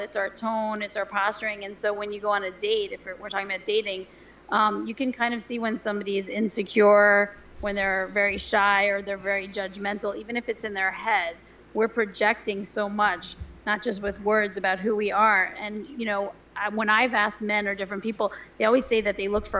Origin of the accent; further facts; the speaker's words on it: Manhattan, New York, United States; I am. I'm from Manhattan. I'll slow down.